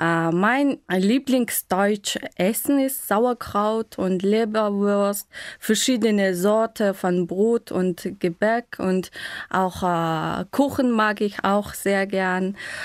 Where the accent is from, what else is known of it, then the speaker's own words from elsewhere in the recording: Mongolia; German is a second language; ich komme aus der Mongolei und ich bin im Jahr 1983 geboren und ich arbeite in der drittgrößten Stadt von der Mongolei als Deutschlehrerin seit 4 Jahren.